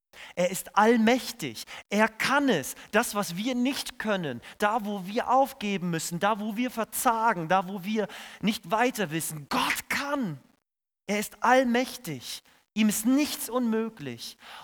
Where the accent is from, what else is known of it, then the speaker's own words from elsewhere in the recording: Russia; now in Germany; Ich weiß noch, ich bin aus Russland gekommen.